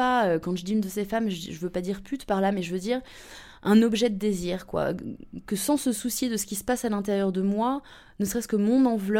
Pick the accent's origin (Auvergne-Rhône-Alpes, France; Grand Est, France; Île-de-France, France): Île-de-France, France; moved away as an adult; now in Berlin, Germany; J'ai 30 ans, j'ai grandi dans les environs de Paris, entre les Hauts-de-Seine et la Seine-et-Marne.